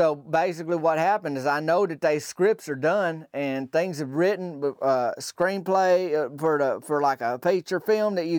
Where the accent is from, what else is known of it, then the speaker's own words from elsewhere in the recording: Arkansas, United States; my home state here, we got some of the best town names you ever gonna find, from Toadsuck to Possum Grape